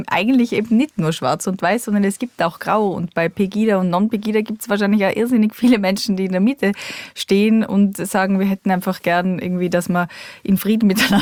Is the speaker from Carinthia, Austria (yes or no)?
no; Innsbruck, Tyrol, Austria; Also ich bin ja aus Innsbruck, wie gesagt. Das heißt, mein Dialekt war viel, viel stärker.